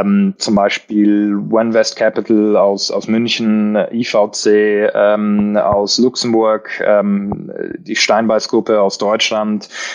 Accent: Switzerland; Bin ursprünglich Schweizer, aber eigentlich immer im Ausland gelebt und aufgewachsen. Mit 18 zurück in die Schweiz.

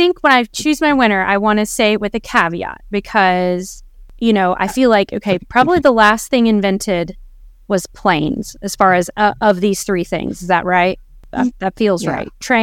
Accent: United States; But I'm just, as an American, speaking as an American

